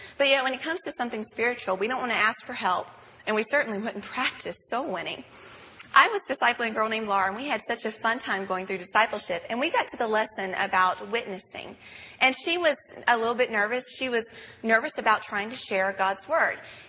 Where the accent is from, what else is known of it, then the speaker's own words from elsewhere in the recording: the South, United States; accent: Southern; And so because of my accent and where I was raised, I have a very difficult time understanding people with other accents.